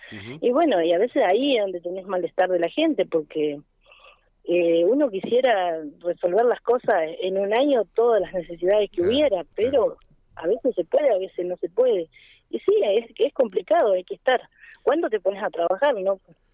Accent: Laguna Blanca, Argentina; born there; yo soy criada, nacida ahí en Laguna Blanca.

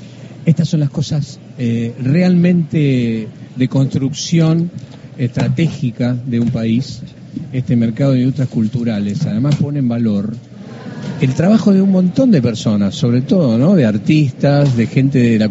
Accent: Argentina; define quiénes somos los argentinos.

